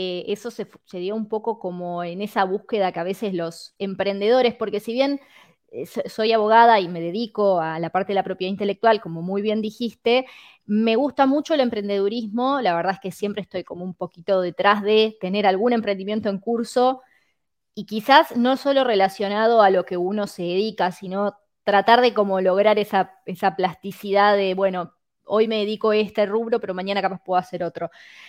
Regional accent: Entre Ríos, Argentina; now in Australia; Sí, actualmente estoy viviendo en Australia, pero siempre con el corazoncito en Entre Ríos, que lo extraño un montón.

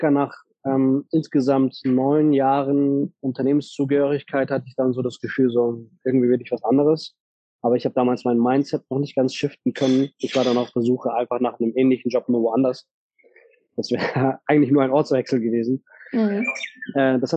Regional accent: Germany; Ich bin ein Deutscher mit türkischem Migrationshintergrund. Und meine Eltern sind vor circa über 40 Jahren nach Deutschland gekommen, um hier quasi zu arbeiten.

